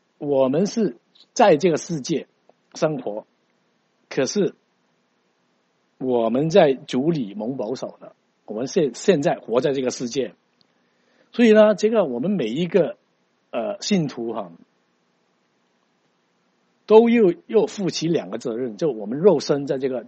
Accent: China

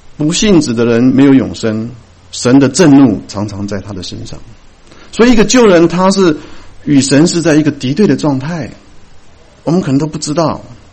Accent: Taiwan; born there; 那我父亲是浙江人，我母亲是福建人啊，所以那我在台湾出生啊

